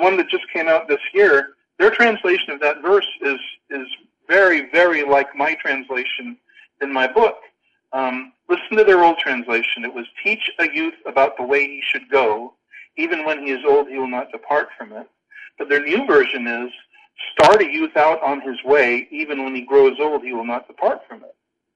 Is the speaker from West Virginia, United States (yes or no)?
no; California, United States; now in Houston, United States; Although let me say, I'm not from the Bible Belt. I'm from California, so I'm kind of from the tie-dye hippie T-shirt.